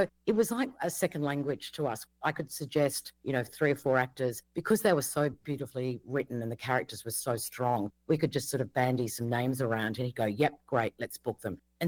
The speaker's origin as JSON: {"language": "English", "town": "Sydney", "region": "New South Wales", "country": "Australia", "tie": "born or raised there", "said": "I grew up in Bondi with a single mum in Sydney"}